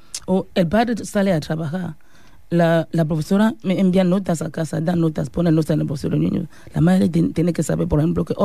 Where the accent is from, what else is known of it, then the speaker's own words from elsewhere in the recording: Cameroon; Somos de Camerún, pero no tenemos la puerta cerrada a otras mujeres.